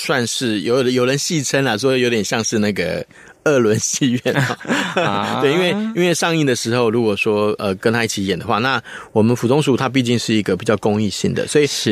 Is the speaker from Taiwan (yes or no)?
yes; Taiwan; 如果说用我们台湾人的眼光去看啊，我觉得会蛮有意思